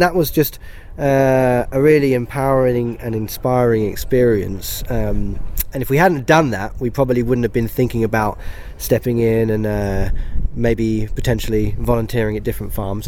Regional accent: London, United Kingdom; moved away as an adult; now in United States; Yeah, I grew up in and around London.

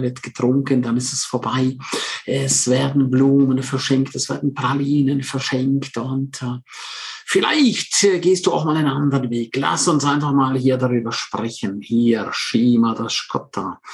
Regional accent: Switzerland; first language Romansh; German is a second language; meine Muttersprache ist Rätoromanisch. Das ist übrigens die vierte Landessprache der Schweiz.

